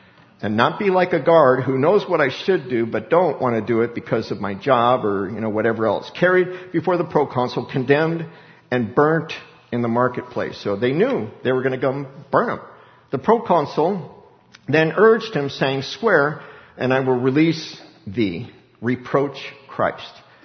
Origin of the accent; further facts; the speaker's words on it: Littleton, Colorado, United States; it's my hometown of Littleton